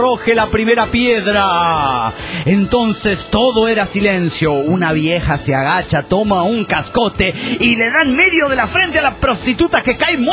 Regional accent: Toluca, State of Mexico, Mexico; de Toluca.

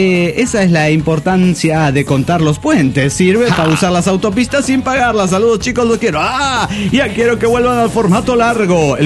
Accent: Guadalajara, Jalisco, Mexico; de Guadalajara, Jalisco, México.

